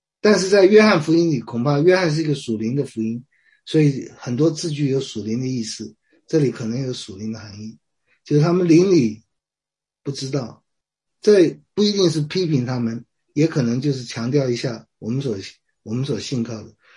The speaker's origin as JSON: {"language": "Chinese", "country": "China", "said": "清教徒的特点就是要工作，要努力工作，这点跟我们中国人有点像啊。"}